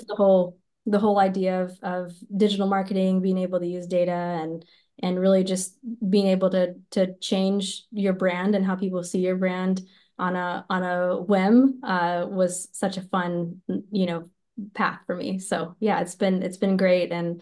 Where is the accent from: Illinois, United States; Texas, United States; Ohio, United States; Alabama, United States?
Texas, United States; For me, you know, growing up in West Texas, I grew up around monoculture, you know, cotton growing.